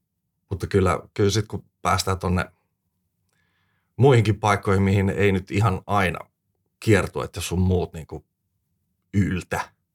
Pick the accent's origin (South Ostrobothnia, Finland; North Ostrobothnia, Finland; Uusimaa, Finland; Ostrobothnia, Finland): Uusimaa, Finland; Espoo; Olen sieltä lähtöisin ollut siellä nuoruuteni tuohon parikymppiseen asti vähän rapiat. 28 about ennen kuin sieltä muutin sitten ensimmäistä kertaa oikeasti pois.